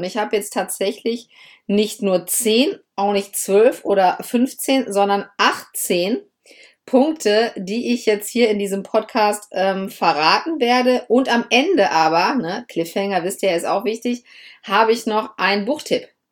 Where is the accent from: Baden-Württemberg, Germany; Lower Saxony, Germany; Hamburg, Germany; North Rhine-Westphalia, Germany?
Lower Saxony, Germany; Ja, ich komme ja aus Niedersachsen und wir hatten bis ich 12 oder 13 Jahre alt war, tatsächlich nur 3 Fernsehsender.